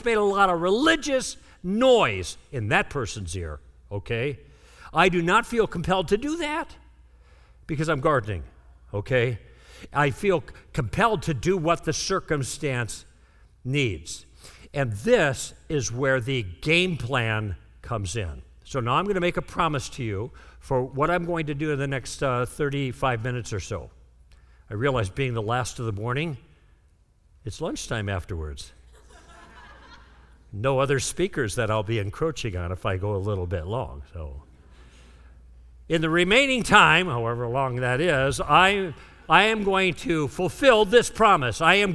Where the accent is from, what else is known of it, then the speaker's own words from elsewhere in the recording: Chicago, Illinois, United States; I grew up in Chicago, and we have some property in northern Wisconsin that my grandpa bought to retire on.